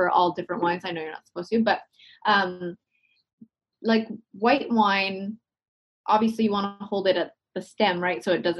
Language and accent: English; Canada; Oh, I say pasta because I'm Canadian.